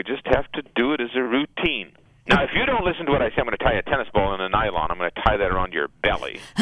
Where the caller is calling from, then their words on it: Chicago, Illinois, United States; From Chicago, where, you know, there's no strangers to respiratory and stuffy nose